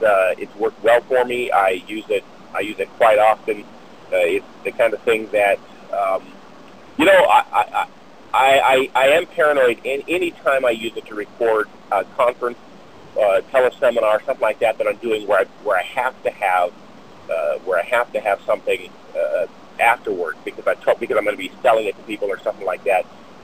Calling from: Wasilla, Alaska, United States; On this, I'm driving from Wasilla, Alaska, into Anchorage, Alaska.

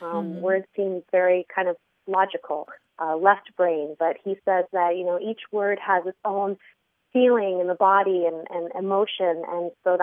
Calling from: San Diego, California, United States; I'm calling from San Diego.

